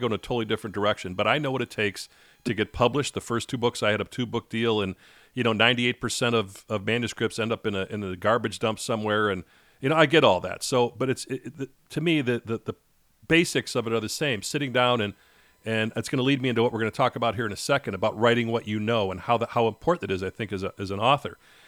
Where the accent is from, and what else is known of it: Chicago, Illinois, United States; born or raised there